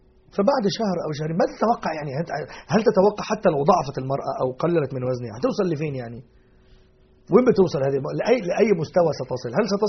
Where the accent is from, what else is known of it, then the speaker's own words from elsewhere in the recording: Alexandria, Alexandria Governorate, Egypt; عندنا في أهل القاهرة أهل مصر إحنا نقول في الإسكندرية نصف رغيف